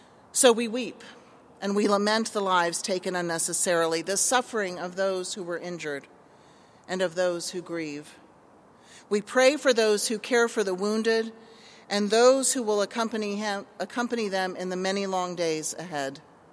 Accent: United States; as a person of faith and as an American

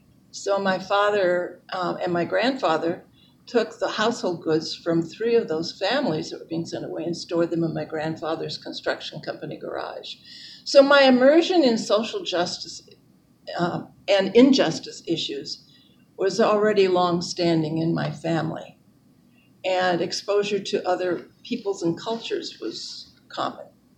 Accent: Seattle, Washington, United States; I grew up in Seattle and am a cradle Episcopalian.

